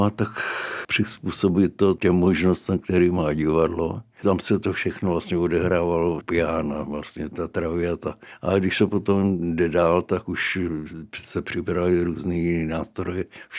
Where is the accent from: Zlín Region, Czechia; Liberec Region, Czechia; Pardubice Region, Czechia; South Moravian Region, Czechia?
Liberec Region, Czechia; Osečná; Já jsem se narodil v Podještědí, chodil jsem do školy v Osečný, což je takové městečko.